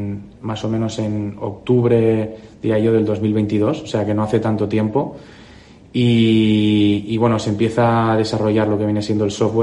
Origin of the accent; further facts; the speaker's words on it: Canary Islands, Spain; moved away as an adult; Yo soy nacido y criado en Canarias y orgulloso además. Para los que estén escuchando que sean canarios, notarán que no tengo acento, pero porque tengo un tema ahí raro con el acento. Y sí, toda mi familia es vasca y desde los 18 pues que no vivo en Canarias